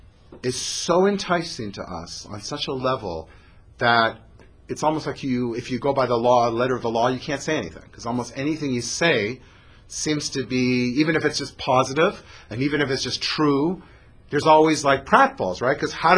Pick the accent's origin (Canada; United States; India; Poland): Canada; I'm Canadian.